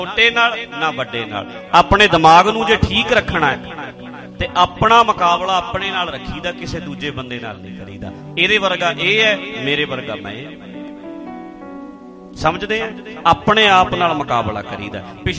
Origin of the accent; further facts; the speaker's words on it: Dhadri, Punjab, India; ਮੇਰਾ ਪਿੰਡ ਢੱਡਰੀ ਹੈ